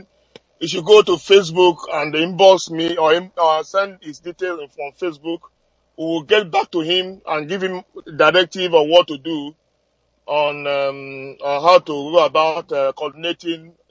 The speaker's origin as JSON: {"language": "English", "town": "Ikenga", "country": "Nigeria", "lives_now": "Lagos, Nigeria", "said": "I hail from Ikenga in Agota local government area and Biafra land."}